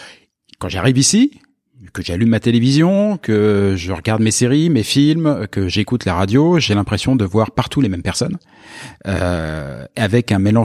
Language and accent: French; France; moved away; Ça m'étonne parce que je viens de la France